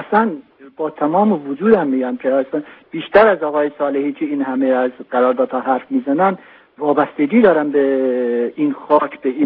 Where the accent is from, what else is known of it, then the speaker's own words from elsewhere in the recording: Iran; به عنوان یک ایرانی، به عنوان یک آذربایجانی